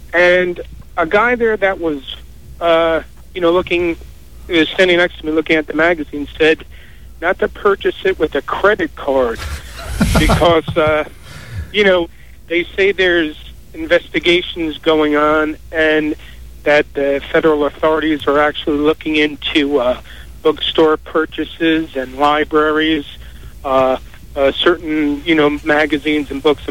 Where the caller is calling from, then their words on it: Florida, United States; I'm calling you from Florida, by the way.